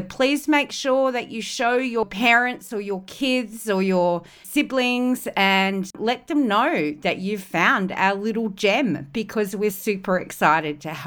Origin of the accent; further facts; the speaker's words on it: Australia; I'm your host from Down Under